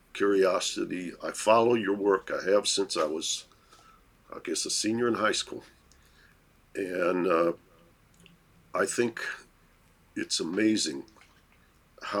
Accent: Detroit, Michigan, United States; I mentioned at the outset that you and I grew up in Detroit

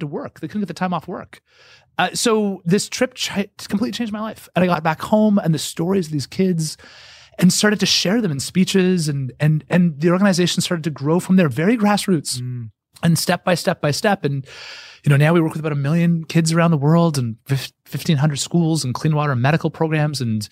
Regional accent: Canada; And so I showed up at the hotel, and I said, I'm Canadian, I'd like to meet the Canadian.

